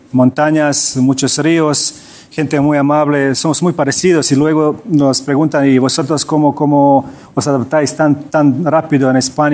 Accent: Loznica, Šumadija and Western Serbia, Serbia; Spanish is a second language; Bueno, cerca de Belgrado.

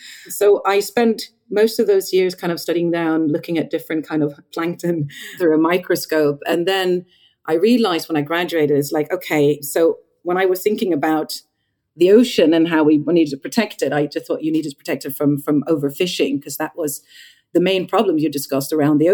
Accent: Sweden; I was born, I grew up in Sweden, which is, the water's pretty cold there.

